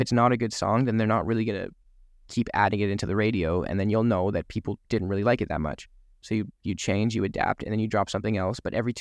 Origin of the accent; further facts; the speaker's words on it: Canada; Yeah, but we're Canadian.